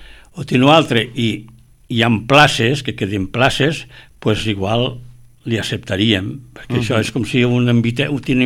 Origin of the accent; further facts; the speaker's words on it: Tarragona, Catalonia, Spain; som de Tarragona